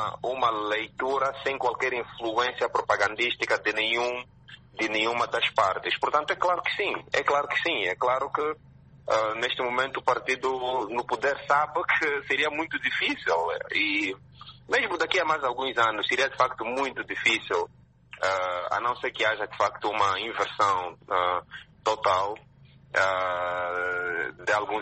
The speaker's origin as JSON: {"language": "Portuguese", "country": "Angola", "said": "Nós precisamos conversar muito como angolanos"}